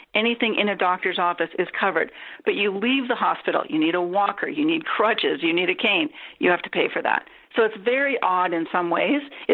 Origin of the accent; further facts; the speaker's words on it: Canada; now in United States; I live here in the States and I'm a Canadian on a green card.